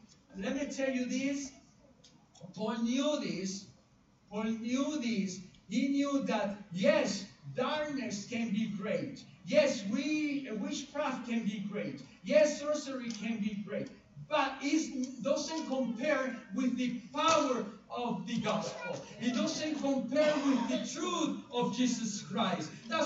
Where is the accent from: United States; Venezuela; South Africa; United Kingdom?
Venezuela; I see that in my home country, Venezuela